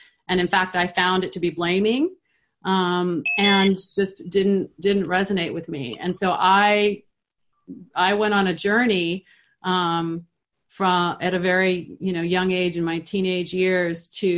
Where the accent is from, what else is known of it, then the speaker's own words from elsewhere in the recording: San Francisco, California, United States; I have two moms and a dad, and I grew up in San Francisco. In the early 70s.